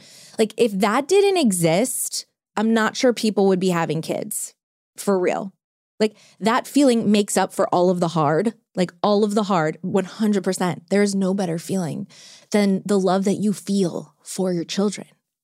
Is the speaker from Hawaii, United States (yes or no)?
no; New Orleans, Louisiana, United States; You know, I'm from New Orleans. I'm from the South. Like manners all day, every day.